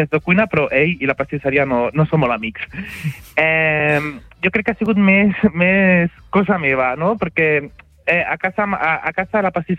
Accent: Sant Feliu, Catalonia, Spain; jo he donat a conèixer una mica més Sant Feliu, no? De que la gent quan veu d'on soc, clica a la localització i veu lo maco que tenim a la Baixa Empordà.

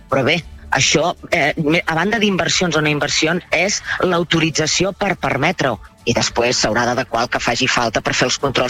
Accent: Catalonia, Spain; som els catalans que volem el dret d'autodeterminació

